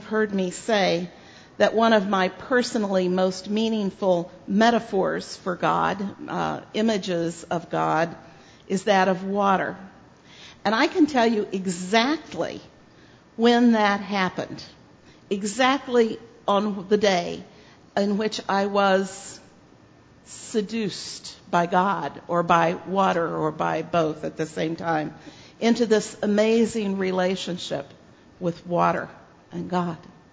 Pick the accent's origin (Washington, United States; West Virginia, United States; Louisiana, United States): West Virginia, United States; Richwood; I believe I spoke last summer about growing up in Richwood and may have mentioned that it is a little tiny town that sits in a valley that is formed by the Cherry River.